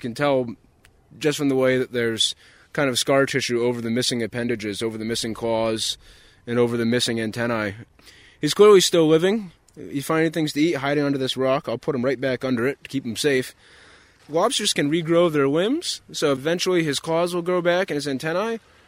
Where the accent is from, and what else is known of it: Long Island, Maine, United States; born or raised there